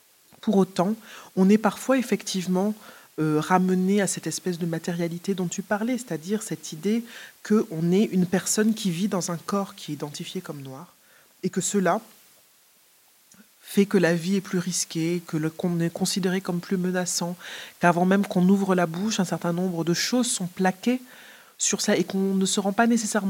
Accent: Martinique; Je suis de Martinique.

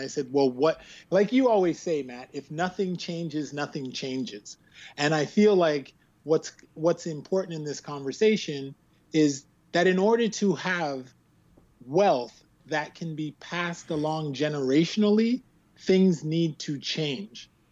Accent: Canada

